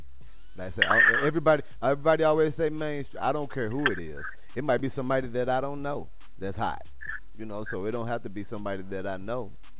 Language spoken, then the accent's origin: English; St. Louis, Missouri, United States; I'm from St. Louis, so I'll be like, man, I wish … or somebody did that.